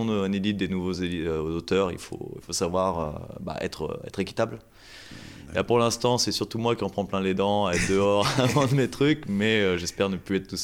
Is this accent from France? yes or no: yes; Grenoble, Auvergne-Rhône-Alpes, France; En fait, moi, je suis grenoblois.